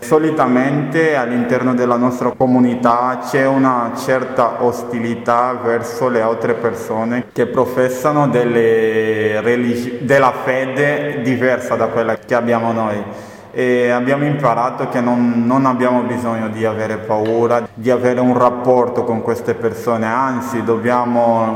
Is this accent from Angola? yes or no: yes; Angola; now in Italy; Non è che non mi trovi bene nel mio paese di provenienza, Angola